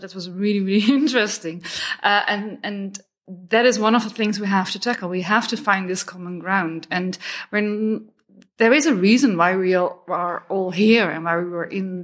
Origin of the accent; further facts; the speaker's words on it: Netherlands; I'm from the Netherlands.